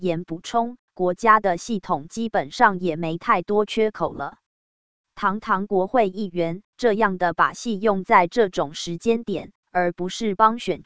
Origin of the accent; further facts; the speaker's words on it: Taiwan; first language Fuzhounese; Chinese is a second language; 别把我当成什么外省第二代哦，我爷爷可是日据时代就在台湾的大木匠哦。所以要讲我的母语，那就是福州话。